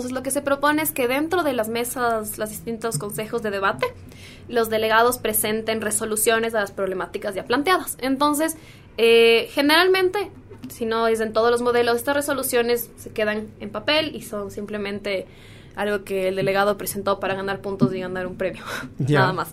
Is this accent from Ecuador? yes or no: yes; Quito, Pichincha, Ecuador; nuestra identidad como sudamericanos, digamos, no solo como ecuatorianos o como quiteños